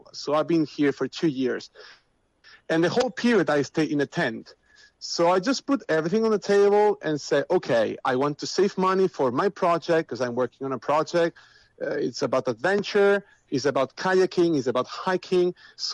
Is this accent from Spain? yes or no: yes; Spain; English is a second language; moved away; I was in Finland for a little bit. And I've been just moving all around the world for a few years now. But originally, yes, I'm from Spain.